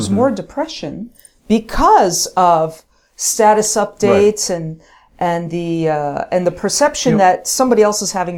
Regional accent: Queens, New York, United States; In Queens.

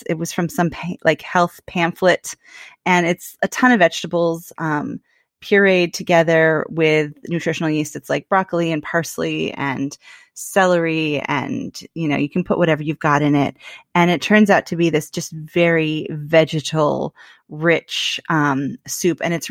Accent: Portland, Oregon, United States; Basically, growing up in Portland, there's this product called Toby's Tofu Pate or Toby's Tofu Spread.

